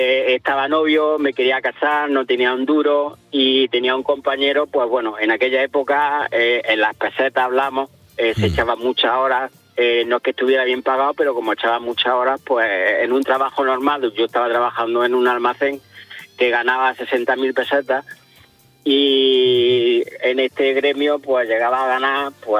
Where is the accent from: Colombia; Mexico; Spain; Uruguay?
Spain; Jaén, Andalusia; Yo soy de Jaén.